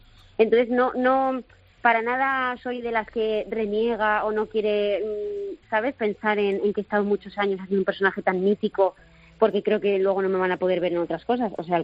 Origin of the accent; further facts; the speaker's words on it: Zaragoza, Aragon, Spain; now in Madrid, Spain; yo vivía en Zaragoza, hasta que ya me instalé aquí en Madrid. Yo soy de Zaragoza, entonces iba y venía en el AVE